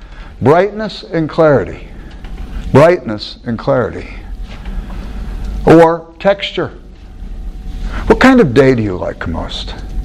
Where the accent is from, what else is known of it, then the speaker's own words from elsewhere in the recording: California, United States; now in Chicago, United States; I grew up in Southern California, perpetual summer.